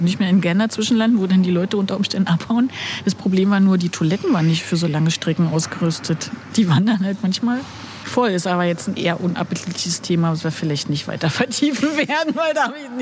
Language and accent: German; Berlin, Germany; Sorry, aber ich bin Berlinerin.